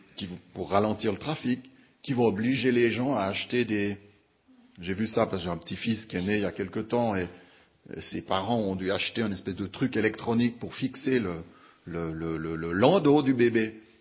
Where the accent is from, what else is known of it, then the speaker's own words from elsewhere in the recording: Vaud, Switzerland; la devise du canton d'où je viens, canton de Vaud